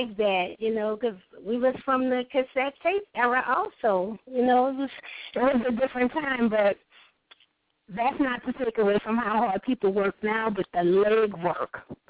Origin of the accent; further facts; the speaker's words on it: New Orleans, Louisiana, United States; Like, I'm from New Orleans, and I had artists from the East Coast and the West Coast and the Midwest on my records.